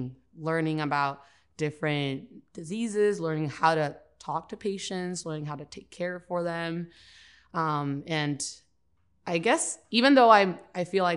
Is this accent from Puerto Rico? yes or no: yes; Caguas, Puerto Rico; moved away as an adult; now in United States; I'm from Caguas, Puerto Rico originally.